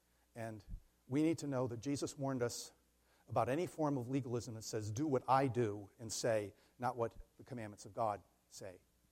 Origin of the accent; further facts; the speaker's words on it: Scotland, United Kingdom; I'm Scottish, I can say that.